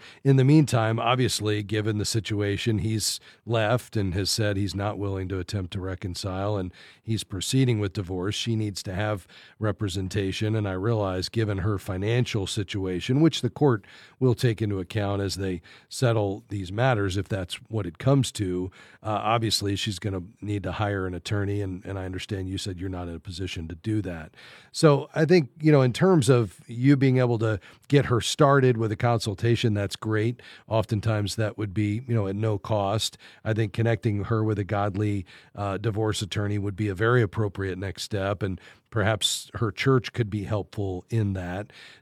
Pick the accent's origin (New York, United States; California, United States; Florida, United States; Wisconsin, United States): Florida, United States; Fort Lauderdale; Let's go to Fort Lauderdale, my hometown.